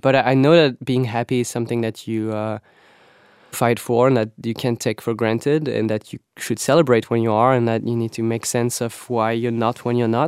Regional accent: Nantes, Pays de la Loire, France; English is a second language; I was a 16-year-old boy in France, in Nantes, my hometown.

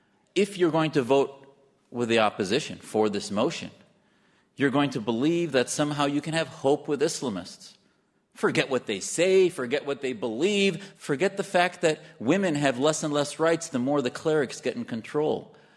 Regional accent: United States; I cannot tell you enough as a Muslim and as an American how important it is that we not get this wrong.

